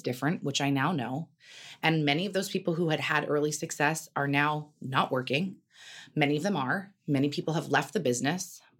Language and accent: English; Carmel, California, United States; I grew up in Carmel.